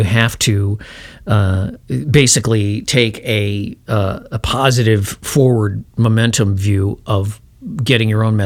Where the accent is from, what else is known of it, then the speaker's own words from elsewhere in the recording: Chicago, Illinois, United States; When I was about 12 or 13, we went up to Michigan to a friend's lake cabin. And, you know, I was from Chicago.